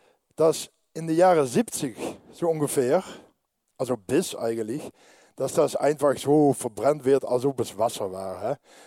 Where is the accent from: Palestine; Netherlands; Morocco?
Netherlands; Mir ist Deutschlandspiel egal, ich bin Niederländer.